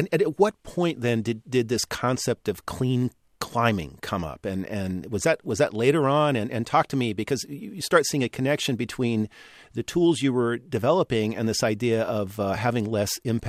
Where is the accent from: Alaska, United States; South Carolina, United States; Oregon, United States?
Oregon, United States; And I grew up in Oregon, and, you know, we went up to the mountains, and Patagonia was pretty cool stuff.